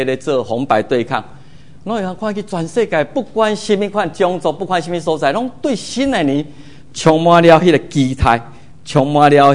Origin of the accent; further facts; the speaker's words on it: Taiwan; now in United States; 为着我的故乡台湾来祈祷，求你让我所站起的这个国家，也让我在故乡来庆祝所谓建国一百年